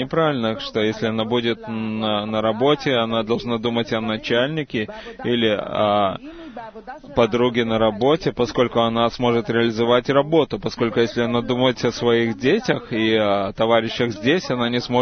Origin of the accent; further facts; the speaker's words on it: Jerusalem, Jerusalem District, Israel; Я из Иерусалима.